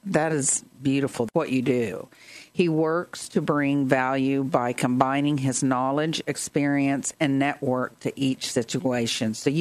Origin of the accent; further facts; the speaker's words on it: Ada, Oklahoma, United States; accent: Ada country; I kind of reverted into my Ada country accent.